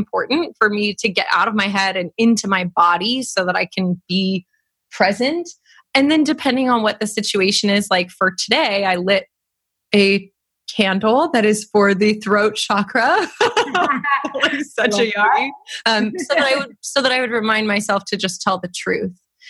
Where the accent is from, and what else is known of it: California, United States; born or raised there